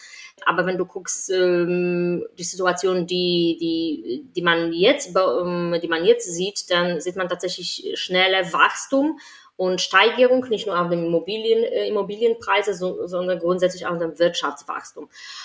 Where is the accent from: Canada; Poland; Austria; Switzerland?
Poland; now in Germany; Ich komme ursprünglich aus Polen.